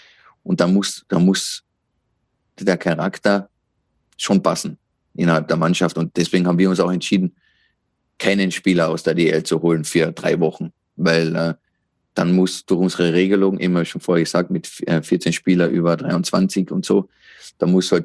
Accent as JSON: {"language": "German", "country": "Austria", "said": "ich bin Österreicher."}